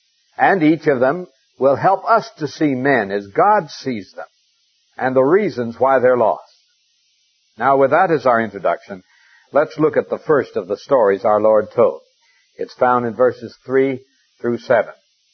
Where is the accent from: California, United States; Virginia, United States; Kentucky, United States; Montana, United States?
Montana, United States; myself, I come from Montana. And I know a good deal about sheep, lost and otherwise.